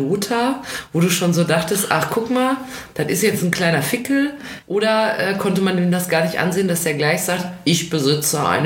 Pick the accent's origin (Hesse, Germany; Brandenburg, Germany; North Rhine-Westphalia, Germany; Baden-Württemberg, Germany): North Rhine-Westphalia, Germany; Ich komme ja aus dem Ruhrgebiet.